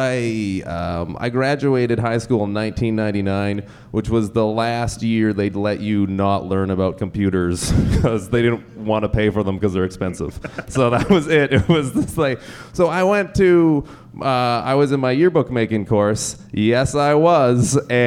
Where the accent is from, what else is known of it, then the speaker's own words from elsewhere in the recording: Nanaimo, British Columbia, Canada; I'm born and raised from Nanaimo, British Columbia, actually. That's my hometown.